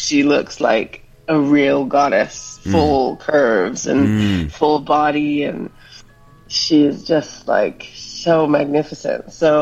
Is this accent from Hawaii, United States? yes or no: yes; Hawaii, United States; I love living on the South Coast. I'm from Hawaii, so I grew up in the Pacific. I grew up in the ocean.